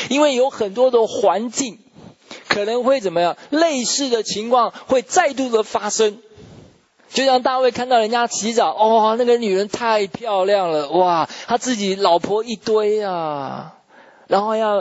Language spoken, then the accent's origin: Chinese; China; 你给我们中国人讲说劣根性哈